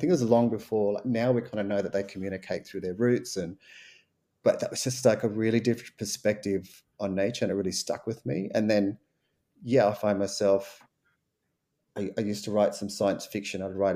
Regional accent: Gold Coast, Queensland, Australia; I'm from Queensland on the Gold Coast, and they're a lot sort of longer and straighter. So they're kind of my favorite ones, and maybe just a bit nostalgic because that's, you know, that's where I was born and lived.

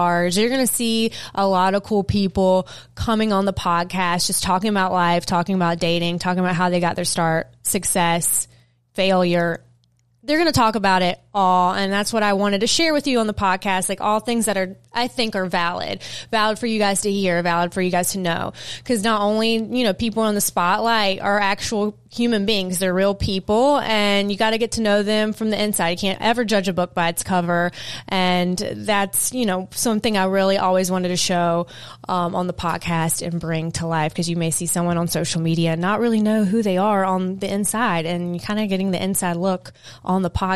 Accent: the South, United States; accent: Southern; getting my Southern accent back like cranked up full volume before I go to New York

